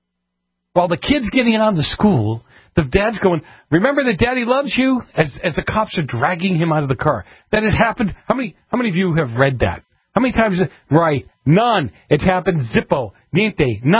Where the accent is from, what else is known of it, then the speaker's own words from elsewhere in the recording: Boston, Massachusetts, United States; I'm from Boston, okay? So cut me some slack, will you?